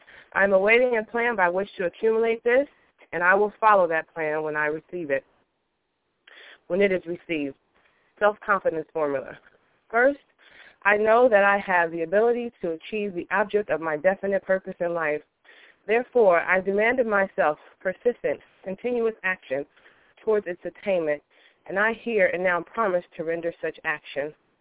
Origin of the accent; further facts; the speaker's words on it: Virginia, United States; from Virginia.